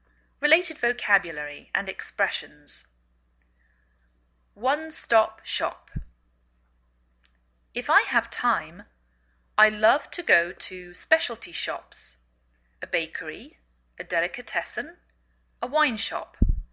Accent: England, United Kingdom; now in United States

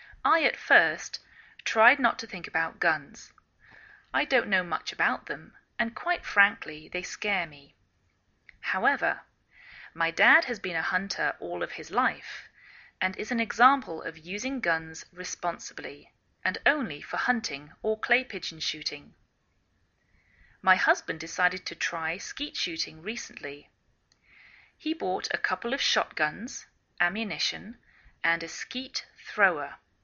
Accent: England, United Kingdom; now in United States

